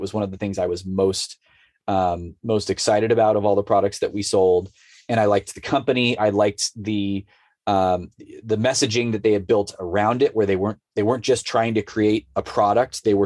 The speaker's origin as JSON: {"language": "English", "region": "Colorado", "country": "United States", "said": "So long story short, I came in little nobody from Colorado, right?"}